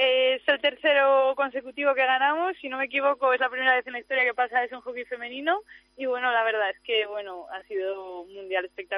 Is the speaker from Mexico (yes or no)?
no; Asturias, Spain; yo en particular siendo asturiana